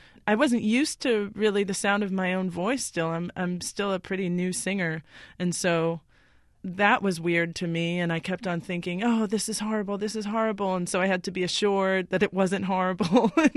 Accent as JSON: {"language": "English", "country": "Haiti", "said": "You know, I tell people I'm from Haiti and people are like, how is everything down there?"}